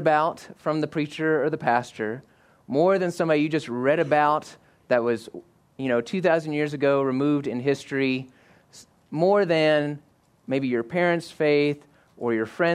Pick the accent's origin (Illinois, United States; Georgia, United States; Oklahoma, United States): Oklahoma, United States; moved away as an adult; now in Spearfish, United States; I am a transplant from Oklahoma. My wife, Heather, and I moved here just shy of 4 years ago.